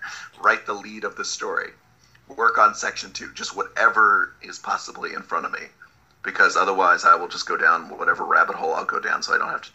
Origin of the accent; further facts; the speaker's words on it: Texas, United States; also born or lived in New York; I'm from Texas. And one of the things I realized when I came to California was that I'm kind of a Western guy in orientation.